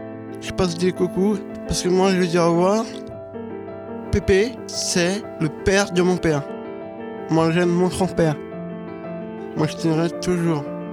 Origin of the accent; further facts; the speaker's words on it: Paris, Île-de-France, France; born there; je suis né à Paris, avec moi, mon frère, ma soeur et mon père.